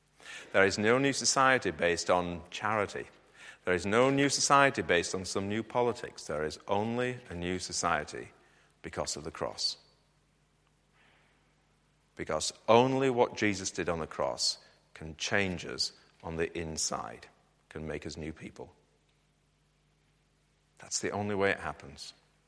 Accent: Yorkshire and the Humber, United Kingdom; I'm from Yorkshire

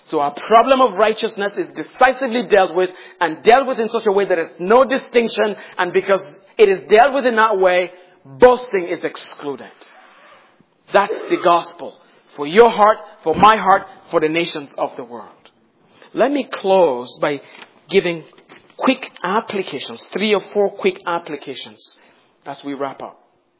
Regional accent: Cameroon; I grew up in Cameroon, as Brother Stu mentioned, and our country has upwards of 250 tribes, ethno-linguistic groupings

